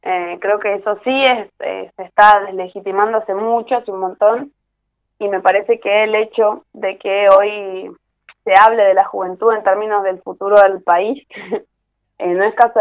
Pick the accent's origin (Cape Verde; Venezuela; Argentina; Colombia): Argentina; San Juan; Sí, soy sanjuanina. De chiquita